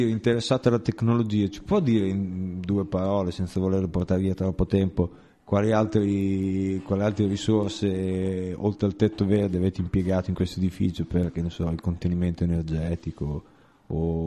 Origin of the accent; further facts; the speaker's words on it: Emilia-Romagna, Italy; noi veniamo dalla provincia di Ravenna, abbiamo scoperto di essere nati nella provincia sbagliata.